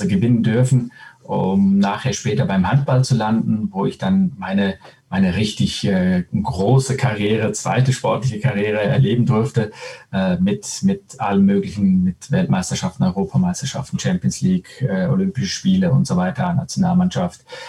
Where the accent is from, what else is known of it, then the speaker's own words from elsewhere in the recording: Switzerland; also born or lived in Spain; Ich bin ein Multikulti-Mensch, geborener Spanier, aufgewachsen in der Schweiz mit italienischen Nachbarn